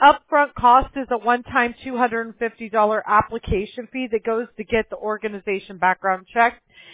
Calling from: California, United States; Well, I'm on the I'm in coastal Orange County, California.

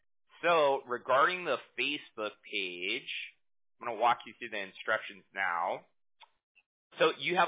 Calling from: Costa Mesa, California, United States; We're from Costa Mesa, California.

